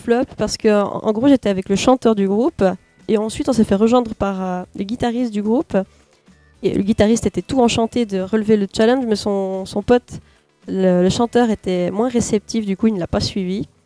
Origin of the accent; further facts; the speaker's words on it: Switzerland; enfin moi je suis suisse, eux aussi, mais je ne parle que le français